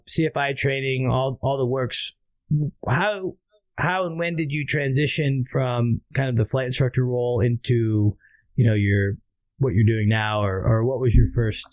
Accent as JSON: {"language": "English", "region": "Oregon", "country": "United States", "said": "And I lived in Oregon. I was from Oregon."}